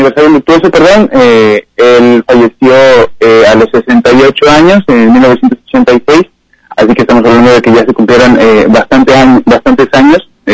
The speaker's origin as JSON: {"language": "Spanish", "country": "Mexico", "said": "lo que somos como mexicanos"}